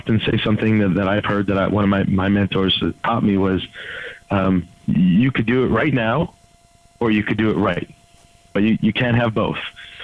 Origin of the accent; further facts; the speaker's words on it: Montreal, Quebec, Canada; moved away as an adult; I left my hometown of Montreal, moved to Ottawa, which isn't too far